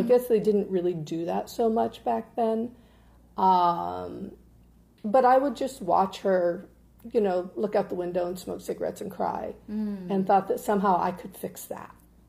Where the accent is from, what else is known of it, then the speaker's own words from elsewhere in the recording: Indiana, United States; So we were raised in Indiana.